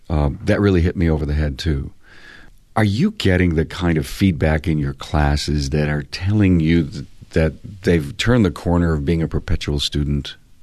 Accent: Buffalo, New York, United States; I'm a New Yorker, you know that.

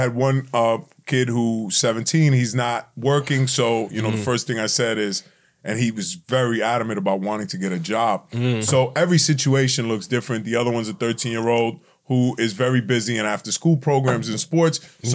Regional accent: New York City, New York, United States; because I grew up in New York City, to me, I could care less.

